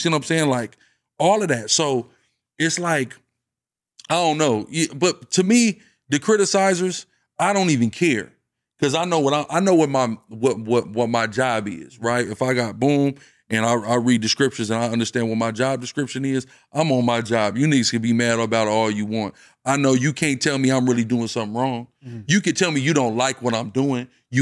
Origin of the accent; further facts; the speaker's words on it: Washington, United States; you know, I'm from Washington, so up there it's so frequent.